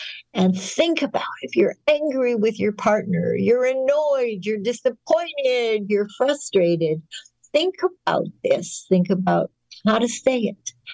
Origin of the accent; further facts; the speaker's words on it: Winnipeg, Manitoba, Canada; born there; I was born in Winnipeg, Canada, and there was a very nice 25,000 or 30,000 Jewish community.